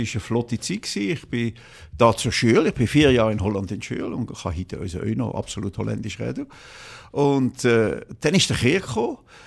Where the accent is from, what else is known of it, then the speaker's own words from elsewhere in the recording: Valais, Switzerland; Und die anderen 50% sind Walliserblut. Und ich fühle mich natürlich fest als Walliser in den Bergen und bin sehr wohl.